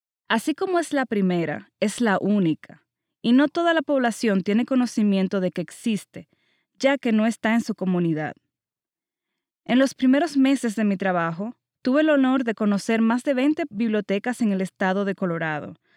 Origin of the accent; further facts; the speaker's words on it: Dominican Republic; now in United States; en mi país, la República Dominicana, país del eterno verano con hermosas playas ubicado en el Caribe